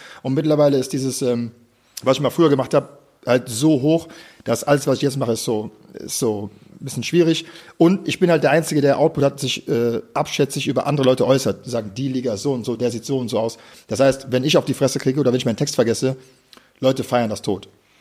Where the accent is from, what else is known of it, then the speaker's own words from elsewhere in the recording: Düsseldorf, North Rhine-Westphalia, Germany; now in Berlin, Germany; Also, ich bin aus Düsseldorf, kurz zu meiner Legacy. Ich bin aus Düsseldorf gekommen.